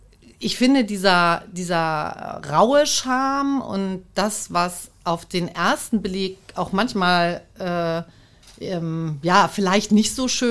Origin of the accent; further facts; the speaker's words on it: Schleswig-Holstein, Germany; also born or lived in Hamburg; ich bin in Hamburg geboren, aber aufgewachsen bin ich in Schleswig-Holstein und da tatsächlich ab meinem 7. Lebensjahr wirklich, also das ist tatsächlich so, mehr oder minder im Wald, weil meine Eltern in einer alten Fasanerie bis heute leben.